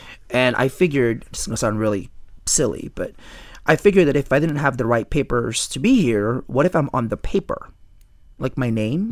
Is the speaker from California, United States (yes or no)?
yes; California, United States; as somebody who wasn't Mexican, because when I was growing up in California, everybody thought, you know, illegal meant Mexican, so I did not tell anybody.